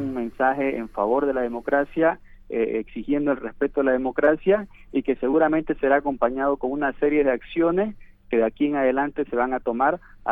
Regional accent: Bolivia; las preocupaciones comunes que tenemos como bolivianos

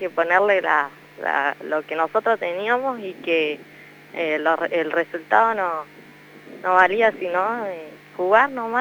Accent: Ingeniero Jacobacci, Río Negro, Argentina; a todo Jacobacci, que acá, bueno, somos cinco, creo, de Jacobacci acá

